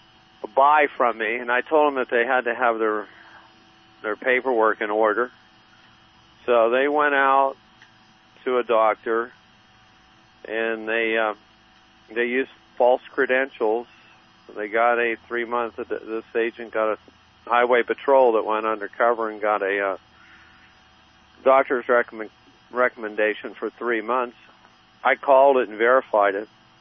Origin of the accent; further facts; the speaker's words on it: Pennsylvania, United States; I was born and raised in Pennsylvania. You know, back there, you're pretty much born with a gun.